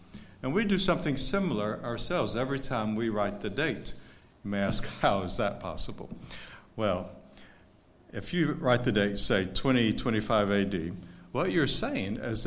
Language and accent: English; the South, United States; You heard that I'm from the South, so shalom, y'all.